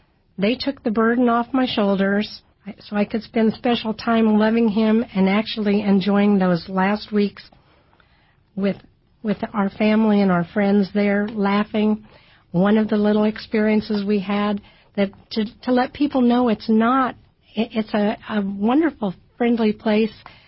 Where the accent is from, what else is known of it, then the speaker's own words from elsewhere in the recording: Kansas City, Kansas, United States; also born or lived in South Dakota; Well, I was born in South Dakota. I grew up a poor kid in KCK. And I've lived my whole life in the Kansas City area.